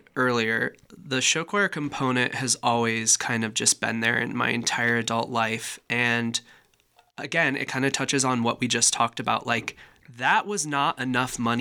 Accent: Walcott, Iowa, United States; they knew I was from Walcott.

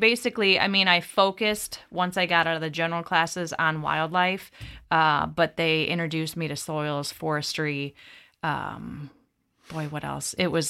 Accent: Provincetown, Illinois, United States; So I'm from about 45 minutes away. I grew up around Provincetown, Illinois.

